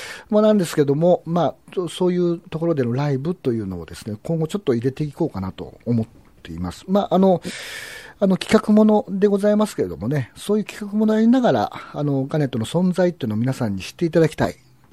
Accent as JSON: {"language": "Japanese", "region": "Aichi", "country": "Japan", "said": "私愛知県人なんで、まあ、愛知県の様子は一番よく知ってるつもりでいるんですけどもね"}